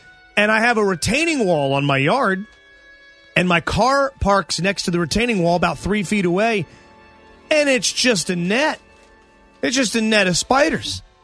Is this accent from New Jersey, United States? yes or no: no; Waldorf, Maryland, United States; I grew up in Waldorf. It's a swampy town. It's always humid.